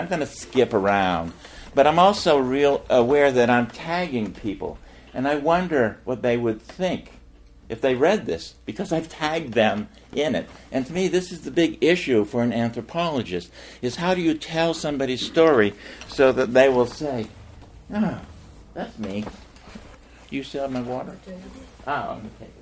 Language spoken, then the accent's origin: English; Cranberry Island, Maine, United States; I never knew Charles Olson, but I grew up partly on Cranberry Island